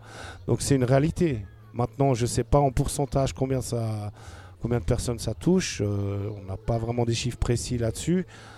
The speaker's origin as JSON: {"language": "French", "region": "Geneva", "country": "Switzerland", "tie": "born or raised there", "said": "Moi, je suis de Genève. J'ai toujours vécu à Genève. J'ai grandi à Genève."}